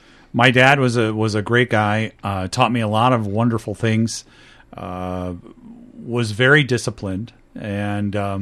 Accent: Dundee, Illinois, United States; I grew up in Dundee, Illinois.

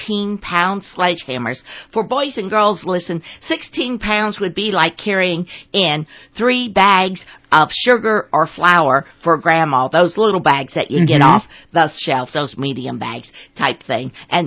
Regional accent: Grove City, Ohio, United States; And it's really fun for me because I'm originally from Grove City, Ohio.

